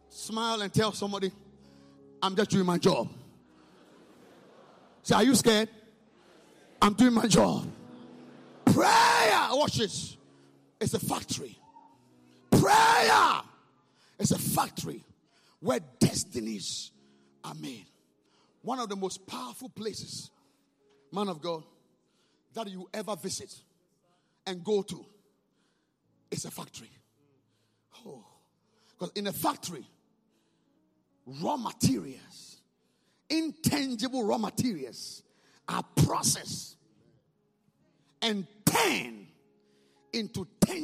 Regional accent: Ghana; It's not because I'm a Ghanaian. Of course, I wish it was Ghana

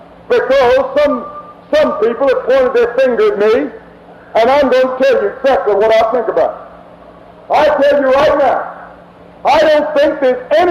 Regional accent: United States; I'm speaking now as an American that loves my children.

